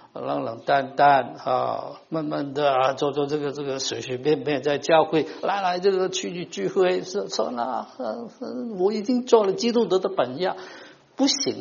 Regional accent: China; 我们中国人都是中庸之大嘛，不要太热了，那不行啊。

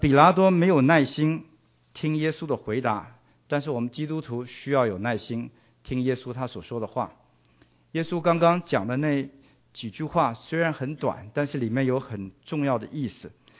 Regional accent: China; 那我们中国人把这种告法叫做诬以谋反

